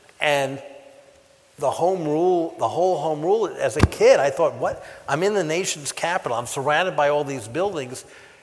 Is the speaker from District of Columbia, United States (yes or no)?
yes; Washington, District of Columbia, United States; I think that what I saw as a kid growing up in Washington, living in a de facto segregated city that purported to stand for everything great in our civic values, our democratic values